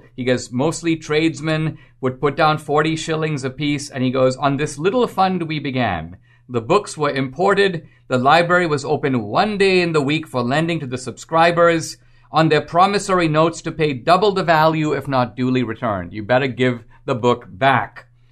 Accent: United States; I mean, I'm Indian American, but why can't I be inspired by Franklin?

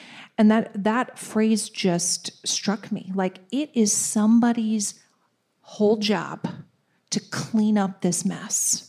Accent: Minnesota, United States; I mean, I am a Minnesotan.

